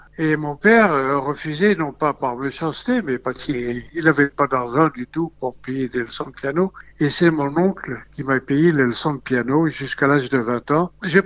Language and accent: French; Algeria; moved away as an adult; puisque j'ai quitté l'Algérie, mon pays natal, à l'âge de 25 ans.